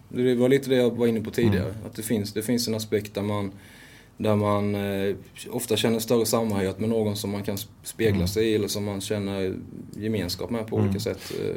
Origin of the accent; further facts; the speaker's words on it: Sweden; medan som för mig, på basis av att jag är svensk, måste betala 100%.